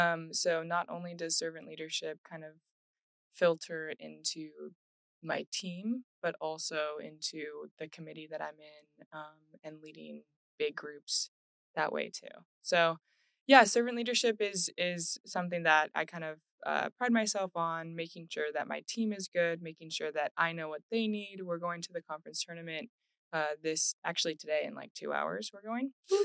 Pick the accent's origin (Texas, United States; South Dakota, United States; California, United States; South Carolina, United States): California, United States; Los Angeles; I'm from Los Angeles, and I never would think that I would ever come to Houston in a million years.